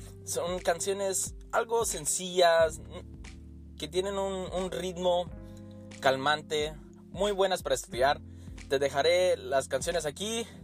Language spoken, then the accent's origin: Spanish; Guatemala; como yo soy de Guatemala, a la gente chapina les afecta, no les gusta mucho la manera de hablar